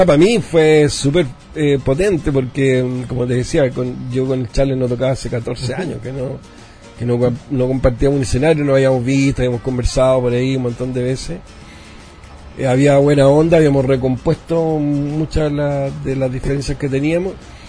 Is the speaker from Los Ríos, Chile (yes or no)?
no; San Joaquín, Santiago Metropolitan, Chile; nacimos en San Miguel, después fuimos a San Joaquín, pero el barrio, las calles, todo es parte de mi vida, en el fondo.